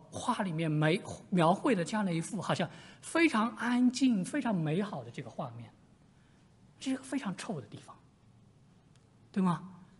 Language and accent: Chinese; Zhejiang, China; 我来自浙江我老家是浙江，我小的时候是在农村长大的